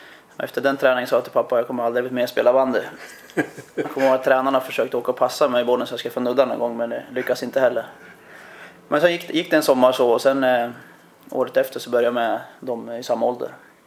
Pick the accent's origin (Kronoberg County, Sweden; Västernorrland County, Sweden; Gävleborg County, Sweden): Gävleborg County, Sweden; Ljusdal; moved away as an adult; Hade väl lite mer dialekt innan jag flyttade från Ljusdal, så det var länge sedan jag bodde där. Men jag kommer från Ljusdal i alla fall, Hälsingeskogarna. Och bodde där i cirka 20 år.